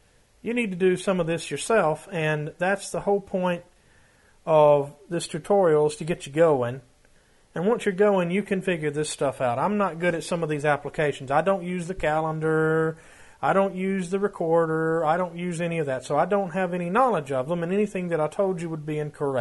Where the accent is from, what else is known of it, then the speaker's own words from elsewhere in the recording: Gadsden, Alabama, United States; I live in Gadsden, my hometown.